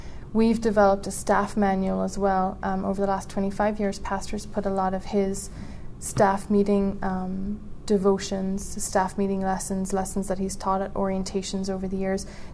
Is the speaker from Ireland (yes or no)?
yes; Ireland; moved away; And being Irish, I do not eat pumpkin pie, period.